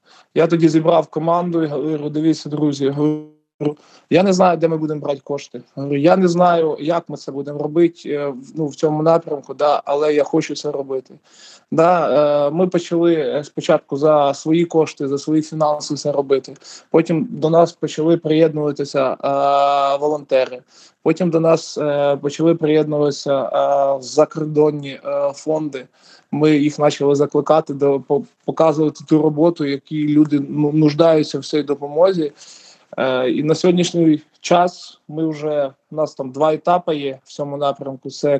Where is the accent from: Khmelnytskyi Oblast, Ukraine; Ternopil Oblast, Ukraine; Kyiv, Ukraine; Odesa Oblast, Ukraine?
Kyiv, Ukraine; Так, я сам з Києва.